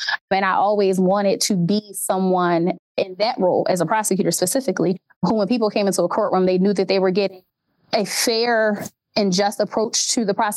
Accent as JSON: {"language": "English", "town": "Philadelphia", "region": "Pennsylvania", "country": "United States", "tie": "born or raised there", "said": "I grew up in Philly. And obviously evident by my appearance before you, I am a Black woman"}